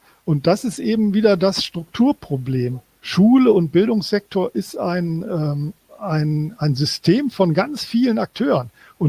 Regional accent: North Rhine-Westphalia, Germany; ich bin ja aus NRW

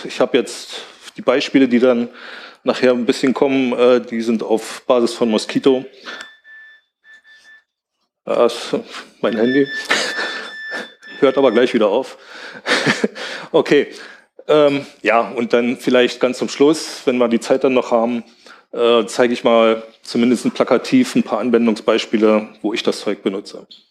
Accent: Brandenburg an der Havel, Brandenburg, Germany; Ich komme aus Brandenburg, aus der Stadt Brandenburg.

